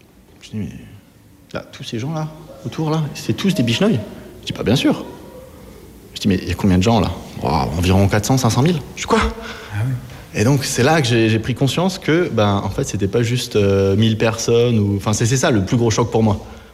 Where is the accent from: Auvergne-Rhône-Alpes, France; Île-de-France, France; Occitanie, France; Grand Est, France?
Grand Est, France; Ouais. C'est alsacien. Je suis d'Alsace